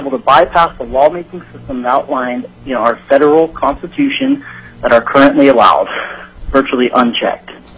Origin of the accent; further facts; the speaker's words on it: Fairbanks, Alaska, United States; from Fairbanks, and it's real short and sweet.